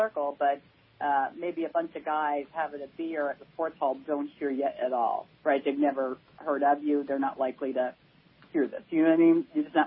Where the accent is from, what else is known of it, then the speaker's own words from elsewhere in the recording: Atlanta, Georgia, United States; also born or lived in Dallas; I grew up in Atlanta, and I lived in Dallas for a while